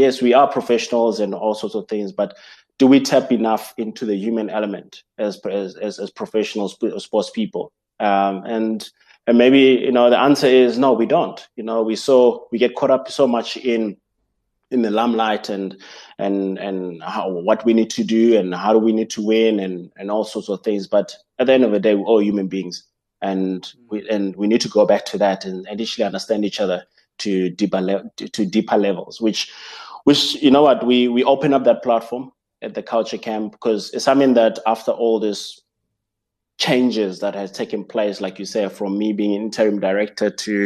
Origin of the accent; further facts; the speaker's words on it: South Africa; we've gone through certain phases as a team, as South African, cricketing family or system